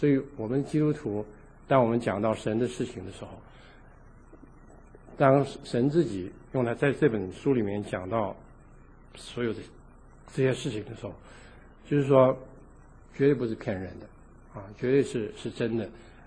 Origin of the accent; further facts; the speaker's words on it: China; 我们中国人有很多哲学家